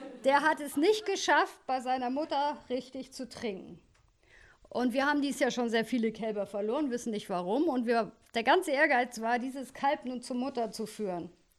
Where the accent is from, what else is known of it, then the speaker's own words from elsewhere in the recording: Hamburg, Germany; Ich komme aber eigentlich aus Hamburg auch, habe da auch immer gearbeitet, bin da aufgewachsen, bin auch Hamburger und von ganzem Herzen. Und ja, wir hatten hier immer ein Ferienhaus und da wohnen wir jetzt auch, oder ich jetzt.